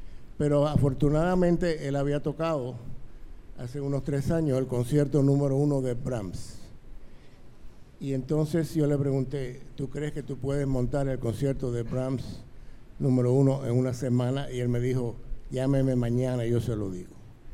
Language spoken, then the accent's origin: Spanish; Cuba; Yo soy cubano y me encanta la idea de que mis alumnos toquen en Cuba